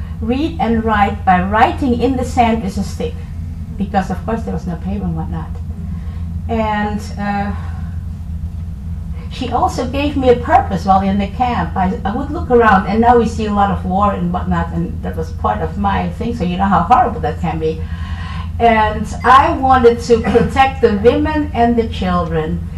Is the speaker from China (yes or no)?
no; Indonesia; born there; English is a second language; I was born in Indonesia. I'm actually a little old lady. I was born in 1941.